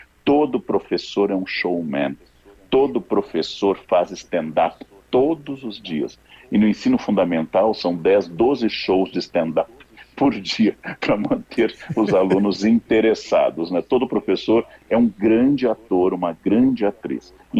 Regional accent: Rio Grande do Sul, Brazil; moved away as an adult; also born or lived in São Paulo; sou um capilé da Gema, torcedor do Aimoré, e sou um gaúcho que saiu do Rio Grande do Sul, fiz minha primeira graduação na Unicinos, saí do Rio Grande do Sul para vir a São Paulo estudar, e depois fui para o exterior.

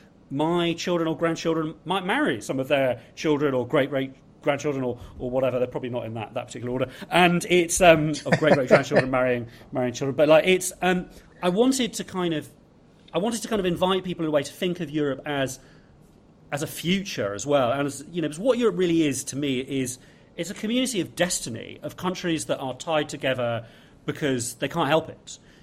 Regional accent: United Kingdom; So I thought that since I'm British and I'm Jewish, I feel that the book is British and Jewish enough by me having written it.

